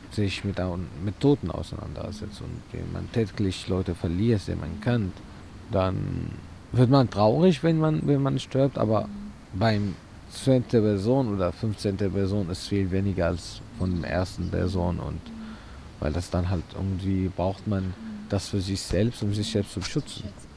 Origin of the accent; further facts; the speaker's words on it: Syria; now in Berlin, Germany; Ich komme aus Syrien und wohne hier seit 8 Jahren in Berlin.